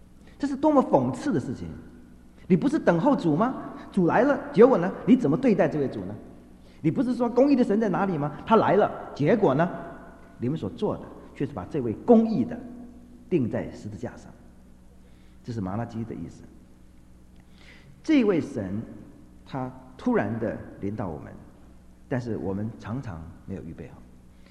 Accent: China; 所以这是我们中国人造字很有意思。

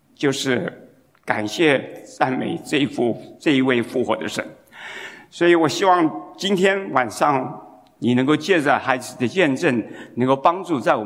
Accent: Hsinchu, Taiwan; 那我记得我小的时候是在新竹长大的，新竹的时候生活非常的艰苦啊！我记得新竹在家里面的时候，我们家里有四个孩子，那生活很艰苦。

